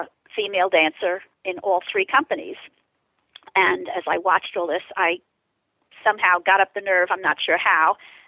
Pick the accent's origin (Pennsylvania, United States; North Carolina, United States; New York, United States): New York, United States; New York City; I grew up in New York. I went to Hunter College Elementary School. I went to Hunter College High School.